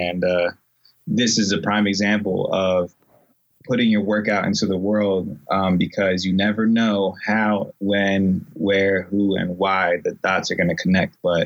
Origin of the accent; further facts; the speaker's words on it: Puerto Rico; born there; So I was born in Puerto Rico. I'm half Puerto Rican and half Dominican. I'm 28 now.